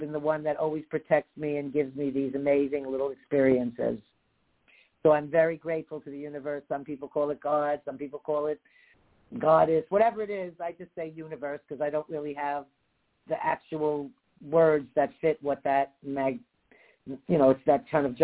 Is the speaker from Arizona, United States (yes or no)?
no; Florida, United States; That can't be me. I'm from Florida, you know?